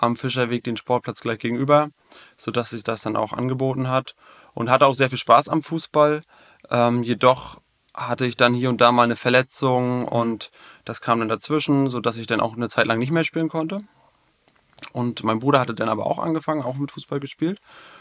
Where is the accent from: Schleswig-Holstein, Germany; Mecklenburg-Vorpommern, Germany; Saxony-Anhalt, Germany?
Mecklenburg-Vorpommern, Germany; Güstrow; ich komme hier aus Güstrow, bin hier mein ganzes Leben, bin geboren, aufgewachsen